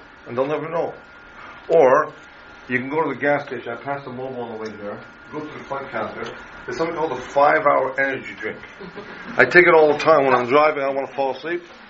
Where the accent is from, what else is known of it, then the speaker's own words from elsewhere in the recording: Canada; And I come from Canada, so poutine, if you know what that is, right?